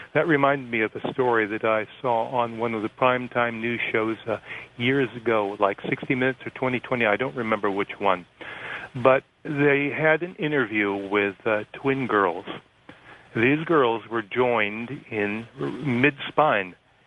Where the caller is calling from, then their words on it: Fresno, California, United States; Yeah, I'm … from Fresno, California.